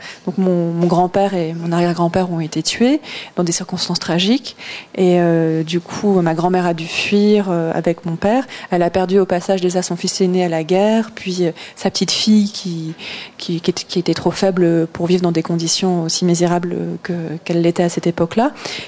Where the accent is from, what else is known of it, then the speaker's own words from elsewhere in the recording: France; born there; mes parents sont d'origine vietnamienne. Enfin, d'ailleurs, ils sont arrivés en France dans les années 60. Moi, je suis née en France. Je suis allée au Vietnam, mais bon, je suis quand même à 90% française, on va dire.